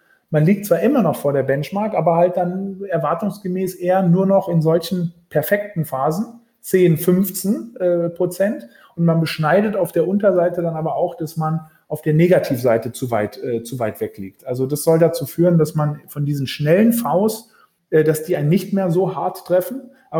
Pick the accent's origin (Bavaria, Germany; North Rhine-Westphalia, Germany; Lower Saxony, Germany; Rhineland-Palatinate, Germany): Lower Saxony, Germany; Norderney; now in Berlin, Germany; obwohl ich in Berlin wohne, sogar in Berlin geboren bin, bin ich aufgewachsen auf Norderney, also auch voll ja, hallo, im Sturm gelegen. Ja, meine Mutter ist Norderneyerin